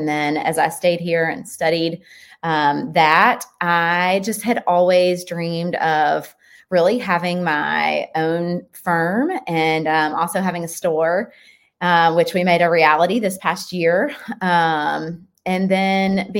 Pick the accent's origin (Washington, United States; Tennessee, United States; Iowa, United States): Tennessee, United States; Signal Mountain; also born or lived in Chattanooga; I am a native of Chattanooga. I grew up on Signal Mountain, and I'm super boring. I've never left here. I stayed here and went to UTC and studied interior design there.